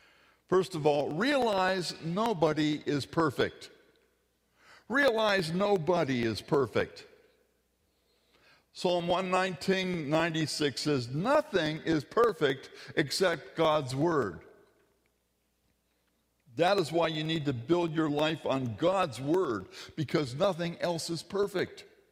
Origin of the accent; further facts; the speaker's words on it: Pacific Northwest, United States; Mary and I come from the Pacific Northwest, where folk are supposed to be laid back and casual.